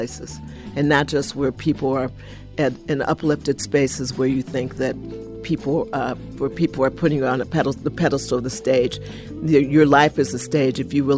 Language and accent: English; Detroit, Michigan, United States; I grew up in Detroit, and Detroit had such a great legacy of live music and great music in the schools, great public school music education.